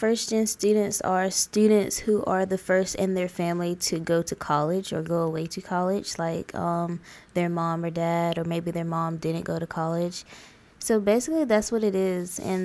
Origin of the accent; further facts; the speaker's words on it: Valdosta, Georgia, United States; Yeah, so I'm from Valdosta, Georgia, which is like 3.5 hours away from Kennesaw. It's literally down south. I'm 17.